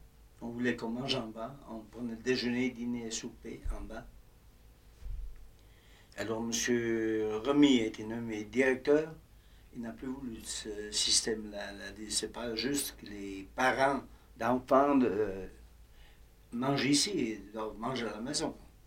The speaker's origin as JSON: {"language": "French", "town": "Écuvillens", "region": "Fribourg", "country": "Switzerland", "tie": "born or raised there", "moved": "as an adult", "lives_now": "Marsens, Switzerland", "said": "Eh bien, je suis originaire d'Écuviens, né en 1910, le 7e enfant d'une famille de 12 enfants, et j'ai vécu à la campagne jusqu'à l'âge de 26 ans, travailler du paysan."}